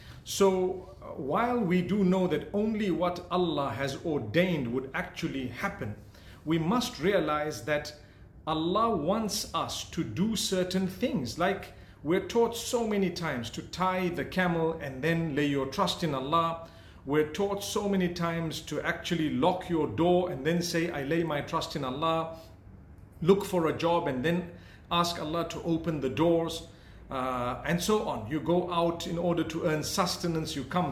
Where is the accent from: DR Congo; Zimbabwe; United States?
Zimbabwe; So personally, I was born and raised in Zimbabwe.